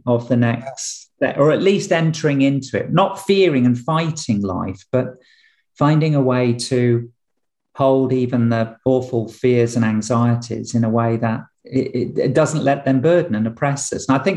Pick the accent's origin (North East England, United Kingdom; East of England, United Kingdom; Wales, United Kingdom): North East England, United Kingdom; born there; I was born up in, my accent doesn't show, but in County Durham, you know, where there are lots of stone walls and so on.